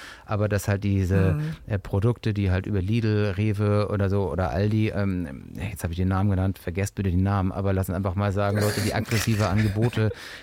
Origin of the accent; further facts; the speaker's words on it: Hamburg, Germany; ich bin halt Hamburger Jung